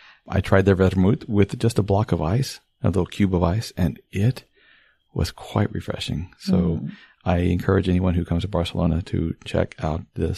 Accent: United States; now in Spain; But as an American living abroad, this is always fascinating for me to see it be the National Day of España

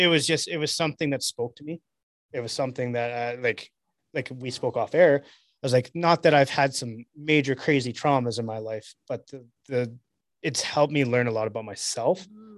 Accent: Medicine Hat, Alberta, Canada; I'm from Medicine Albert. Oh, you're redneck.

